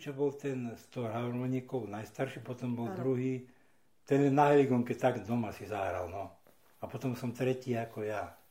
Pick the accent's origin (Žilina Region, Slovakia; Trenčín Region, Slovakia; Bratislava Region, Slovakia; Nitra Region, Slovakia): Žilina Region, Slovakia; Raková; To je za Čadcovou smerom na Turzovku je dedina Raková a z Rakovej, odtiaľ pochádzam z Rakovej.